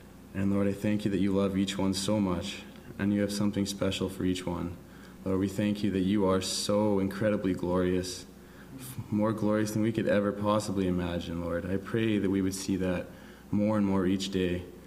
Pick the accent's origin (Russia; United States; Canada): Canada; Saskatchewan; So I was born, and I've been born and raised in Saskatchewan, prairie boy all my life.